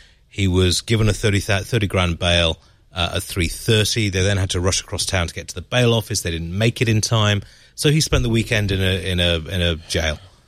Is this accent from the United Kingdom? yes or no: yes; United Kingdom; I've got to say, as a Brit who, if I was coming to the US an awful lot